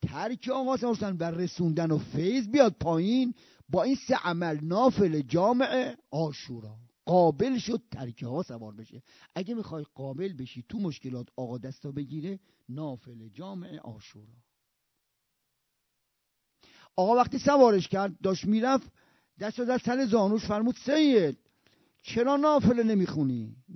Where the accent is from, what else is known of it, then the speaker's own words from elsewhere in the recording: Rasht, Gilan, Iran; خب من من بچه رشتم، اینجا ترکیه است